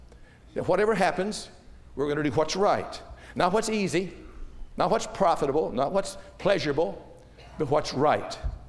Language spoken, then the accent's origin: English; West Virginia, United States; We used to say it when I was growing up in West Virginia, stepping out on his wife.